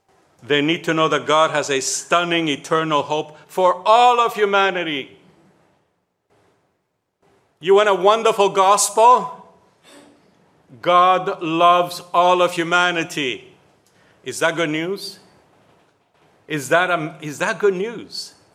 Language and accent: English; Italy; now in Canada; When I was growing up in Italy, I was taught the false commandments. I had to go to Canada